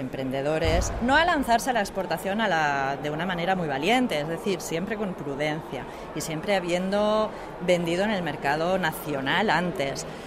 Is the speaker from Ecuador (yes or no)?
no; Catalonia, Spain; estamos en la zona de Cataluña, donde el carácter catalán también es un poco parecido al checo, ¿eh? Es como somos más reservados